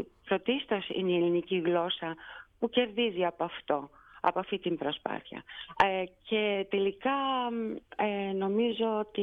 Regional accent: Greece; Όπου έχω πάει και αναφέρω ότι είμαι Ελληνίδα, χωρίς να πω τίποτε περισσότερο, ανοίγουν όλες τις πόρτες για τους Έλληνες.

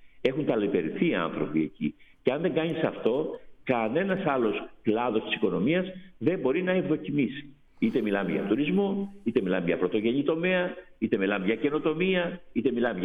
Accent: Central Greece, Greece; στην πατρίδα μου, στην περιοχή της Βόρειας Εύβοιας τα τελευταία 30 χρόνια

